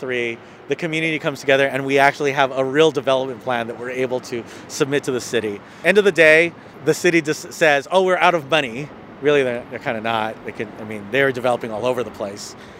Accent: Stockton, California, United States; Although I was born and raised in Stockton, in South Stockton specifically, I knew nothing about my own community or my own family.

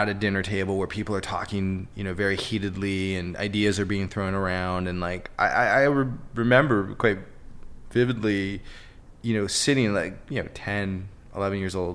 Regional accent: Toronto, Ontario, Canada; born there; I was born in Toronto, uh-huh. Canada

